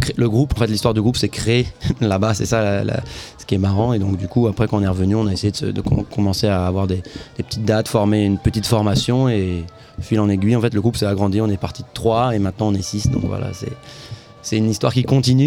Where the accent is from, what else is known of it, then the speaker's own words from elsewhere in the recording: Paris, Île-de-France, France; Moi je suis de Paris